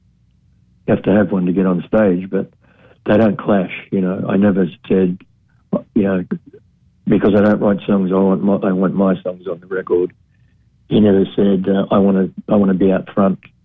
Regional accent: Australia; and I'm Australian

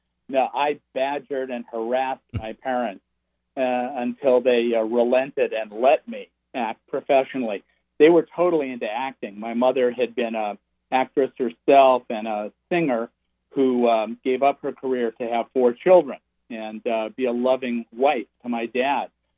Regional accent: Studio City, California, United States; also born or lived in Hollywood; I grew up in Hollywood and Studio City, which was a town out in the valley, built up around the studio that Max Sennett had built for the Keystone Cops.

